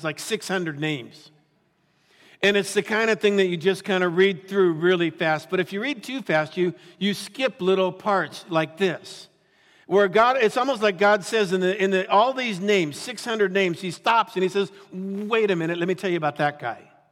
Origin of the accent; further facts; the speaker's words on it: Santa Monica, California, United States; I hung out with them, grew up in Santa Monica.